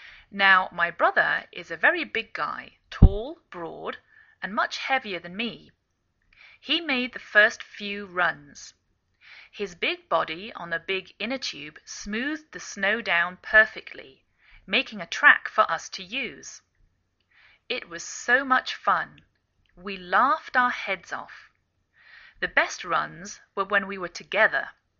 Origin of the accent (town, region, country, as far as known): England, United Kingdom; now in United States